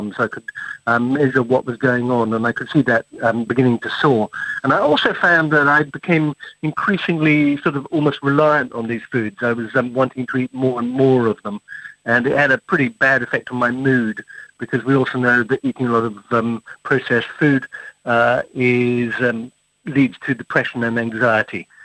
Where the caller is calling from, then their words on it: England, United Kingdom; And I'm calling you from England.